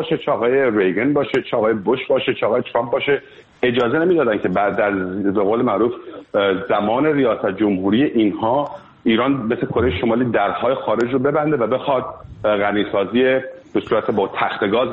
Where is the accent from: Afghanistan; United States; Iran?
United States; California; و عرض کنم بزرگ شما 33 سالمه، شهروند ایالت کالیفرنیا هستم، هرچند که الان در تگزاس هم.